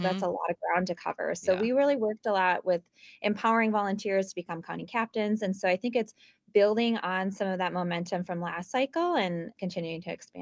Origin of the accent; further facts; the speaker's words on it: Eau Claire, Wisconsin, United States; I'm a dairy farmer's daughter. I grew up over here in the Eau Claire area on a registered Holstein farm.